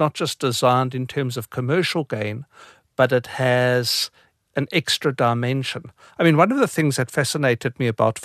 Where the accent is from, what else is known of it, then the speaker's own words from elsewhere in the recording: Port Elizabeth, Eastern Cape, South Africa; And I remembered growing up in Port Elizabeth, which is where I'm from